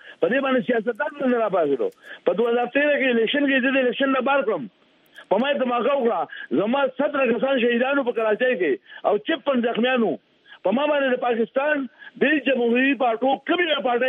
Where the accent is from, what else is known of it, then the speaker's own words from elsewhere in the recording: Afghanistan; زه خپل افغان یم